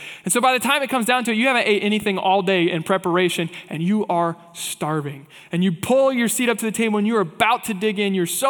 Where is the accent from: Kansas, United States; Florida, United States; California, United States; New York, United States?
Kansas, United States; For me, I'm originally from Kansas, so whenever I can, we try to make an 8-hour drive home